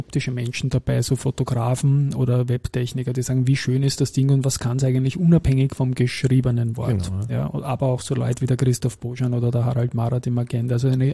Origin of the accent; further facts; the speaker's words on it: Austria; in der Dachregion als Österreicher zweimal gewonnen zu haben.